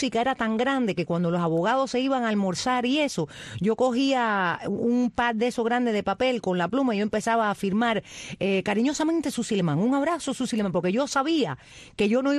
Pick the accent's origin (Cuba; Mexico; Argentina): Cuba; mayormente mi tierra, Cuba